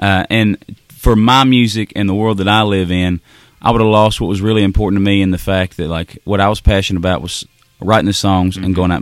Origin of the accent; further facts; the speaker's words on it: Peay, Kentucky, United States; You know, I'm the kid from Peay, Kentucky, played Edmonds County High School, went to WKU, and petered out in minor league ball.